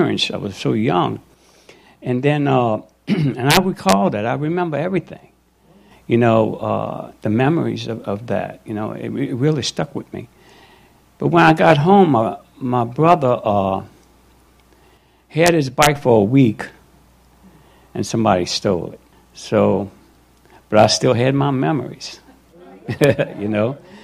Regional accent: New Orleans, Louisiana, United States; I was born in New Orleans, and I had an older sister, an older brother, and then a younger sister that was adopted. And we lived in the 8th Ward. That's where we lived.

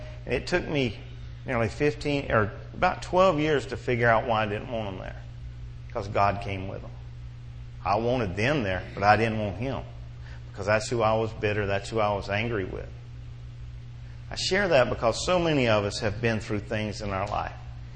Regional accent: Belle Glade, Florida, United States; I grew up with Kerry in Belglade, so I knew him longer than most folks here in Okeechobee.

